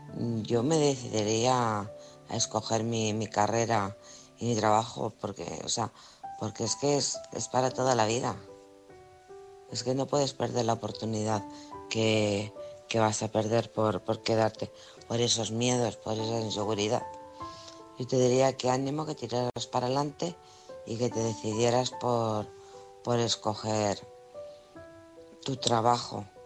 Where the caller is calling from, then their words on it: Alcorcón, Community of Madrid, Spain; de Alcorcón.